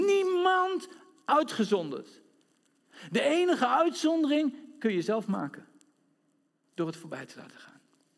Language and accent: Dutch; Netherlands; We zijn Nederlanders, dus we doen mee vandaag.